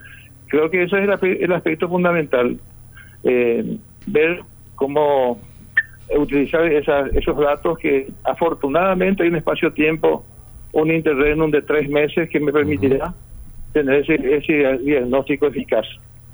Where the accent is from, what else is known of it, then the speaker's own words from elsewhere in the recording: Escobar, Paraguarí, Paraguay; also born or lived in Asunción; Yo soy de Escobar, de origen del departamento de Paraguay. Desde muy chico nos trasladamos a la capital por las deficiencias ya de la vivencia en el tema del decaimiento del ferrocarril. Nos instalamos en Barrio Jara.